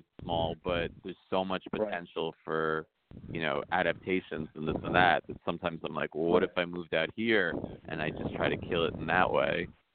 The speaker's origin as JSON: {"language": "English", "region": "New York", "country": "United States", "said": "It's true. I mean, I'm from New York, you know, but it really helps to live there in a lot of ways."}